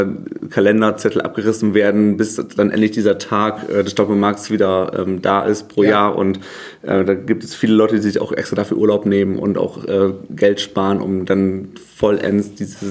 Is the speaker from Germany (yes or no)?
yes; Vechta, Lower Saxony, Germany; Ja, also ich bin gebürtig aus Vechta und das ist eine Stadt oder eine Region, die ich sehr zu schätzen gelernt habe.